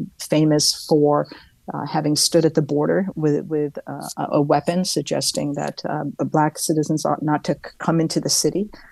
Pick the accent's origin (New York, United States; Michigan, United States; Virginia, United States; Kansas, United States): Michigan, United States; Dearborn; And we settled in Dearborn, Michigan. I'm actually also from Dearborn, though we had no connection to the auto industry